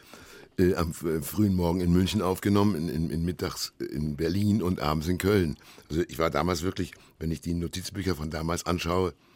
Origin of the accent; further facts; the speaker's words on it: Bad Kleinkirchheim, Carinthia, Austria; wir sind ja in Bad Kleinkirchheim in Kärnten aufgewachsen, ohne jegliche Eisenbahn